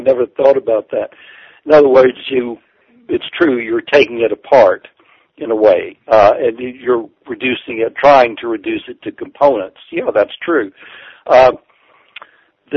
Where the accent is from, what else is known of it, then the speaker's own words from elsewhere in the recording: the South, United States; accent: Southern; I am a Southerner. Some of the listeners can tell, I guess, my voice.